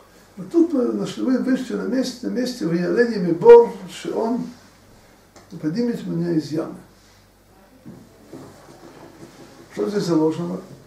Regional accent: Slonim, Grodno Region, Belarus; Я сам был уроженцем Слонима, помню его, 20 лет назад, это был Слоним.

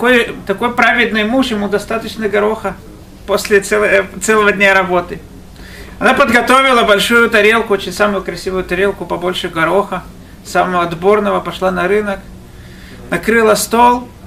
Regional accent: Israel; потому что я из Израиля

